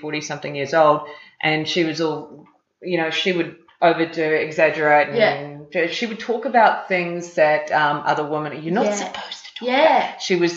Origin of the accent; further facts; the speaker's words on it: Bondi, New South Wales, Australia; And, like, growing up in Bondi, what's a character?